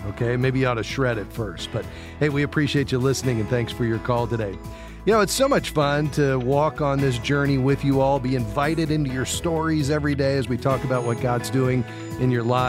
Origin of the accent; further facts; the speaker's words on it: Fort Lauderdale, Florida, United States; Let's head to Fort Lauderdale, Florida, my hometown.